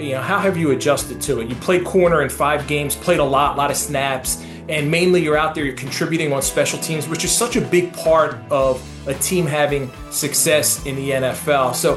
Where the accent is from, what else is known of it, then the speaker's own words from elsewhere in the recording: Philadelphia, Pennsylvania, United States; As I told you before we even started, like, I grew up in Philly.